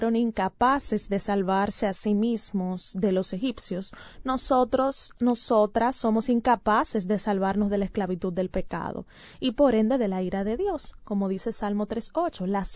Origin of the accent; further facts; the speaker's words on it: Dominican Republic; Y como nosotras no somos judías, sino dominicanas